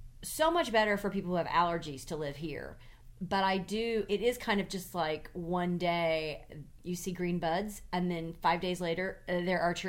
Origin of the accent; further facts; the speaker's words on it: the South, United States; Because as a Southerner, we don't have the colors and the blooming in the same way.